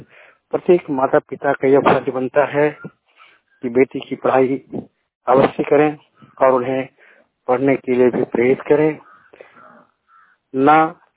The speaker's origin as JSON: {"language": "Hindi", "town": "Kotra", "region": "Jharkhand", "country": "India", "said": "मैं हजारीबाग जिले के अंतर्गत इचाक प्रखंड के कोटरा गांव का रहने वाला हूं।"}